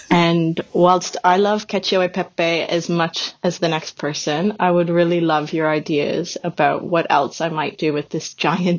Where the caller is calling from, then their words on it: Sydney, New South Wales, Australia; I'm calling from Sydney, Australia.